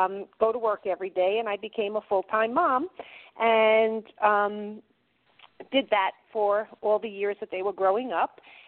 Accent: North Woodmere, New York, United States; I grew up in North Woodmere, and that's how I know Cindy for all these years.

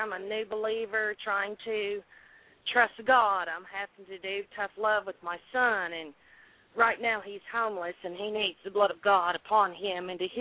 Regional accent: Romance, Arkansas, United States; I'm from Romance, Arkansas

